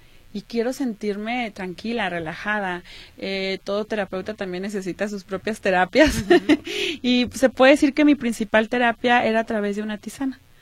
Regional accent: Guadalajara, Jalisco, Mexico; cada que yo llegaba aquí a mi ciudad natal, Guadalajara

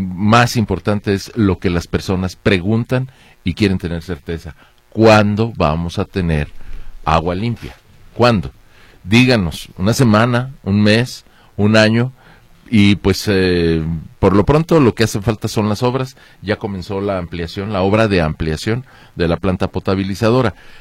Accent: Mexico; Y bueno, pues como mexicanos pues siempre nos va a gustar que mexicanos sean exitosos

